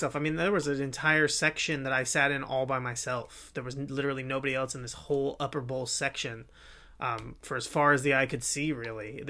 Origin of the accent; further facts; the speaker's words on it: California, United States; And growing up in California was a big deal to me.